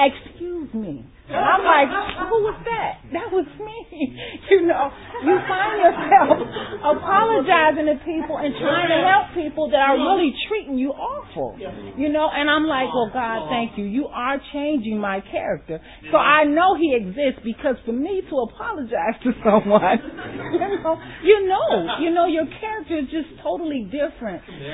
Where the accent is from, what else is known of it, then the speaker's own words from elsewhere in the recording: Chicago, Illinois, United States; And I was born and raised in Chicago.